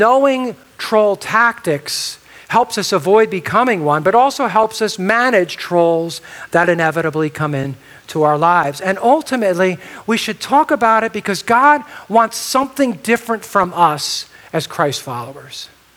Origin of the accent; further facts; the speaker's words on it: New Jersey, United States; And I personally take that hard, okay, because I'm from New Jersey, all right?